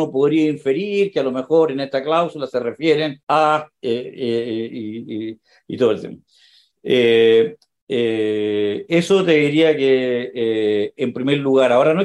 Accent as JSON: {"language": "Spanish", "country": "Chile", "said": "nosotros éramos jóvenes cuando todas estas cosas nos dividían como chilenos"}